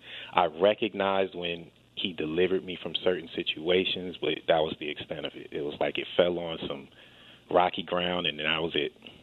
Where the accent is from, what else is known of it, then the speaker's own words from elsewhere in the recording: New York, United States; I'm from New York, so I talk really fast.